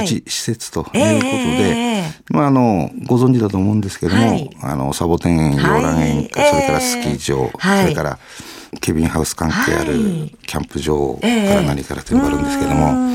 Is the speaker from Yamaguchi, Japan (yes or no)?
no; Miyagi, Japan; 私は、宮城県の出身。